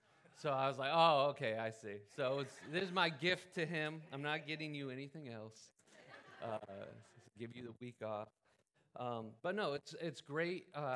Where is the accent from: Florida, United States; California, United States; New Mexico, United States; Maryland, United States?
California, United States; And I grew up in California in the 90s. I was in middle school around that time.